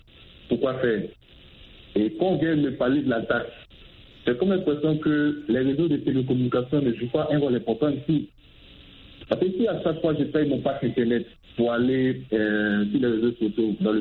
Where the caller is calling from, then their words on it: Abidjan, Côte d’Ivoire; Oui, je suis d'Abidjan, c'est ça.